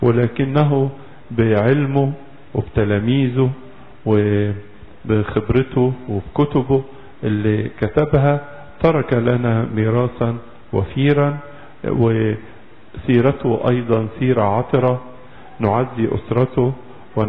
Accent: Egypt; نفتخر كمصريين

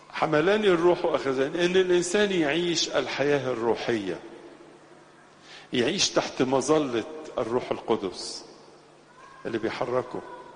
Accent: Egypt; تاريخنا كمصريين

